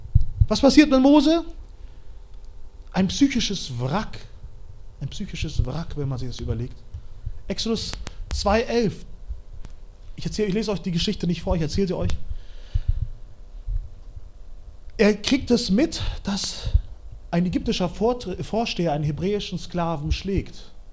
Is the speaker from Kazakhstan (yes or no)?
yes; Kazakhstan; weil ich komme aus Kasachstan, bei uns ist das so, wenn unsere Familie zusammenkommt, 120 Leute, vielleicht 130